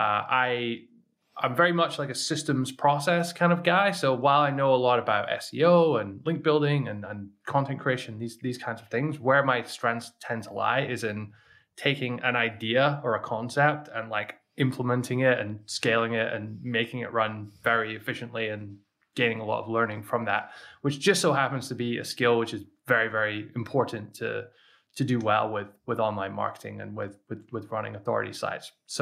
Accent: Scotland, United Kingdom; also born or lived in United States; for anyone who's wondering where my weird accent's from, I'm Scottish, but I used to live in America. So I have this weird hybrid thing going on.

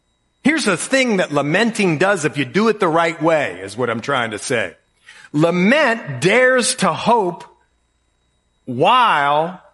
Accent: Ohio, United States; Anyway, I'm from Ohio.

